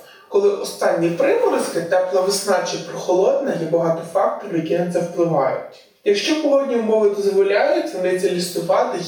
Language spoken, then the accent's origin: Ukrainian; Carpathians, Ukraine; Я сама з Карпат, і буквально виросла на синиці лісовій.